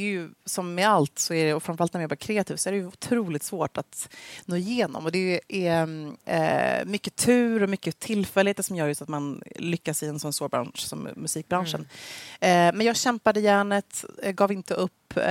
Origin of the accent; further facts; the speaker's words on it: Gävle, Gävleborg County, Sweden; Men jag växte upp då i Gävle hos min härliga familj